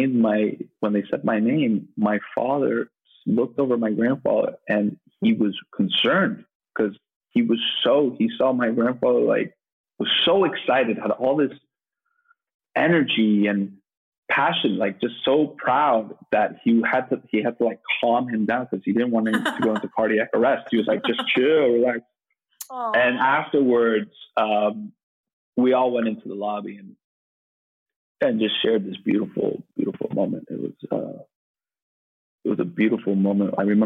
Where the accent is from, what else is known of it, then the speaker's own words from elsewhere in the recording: Miami, Florida, United States; I didn't know. I came from Miami. What did I know?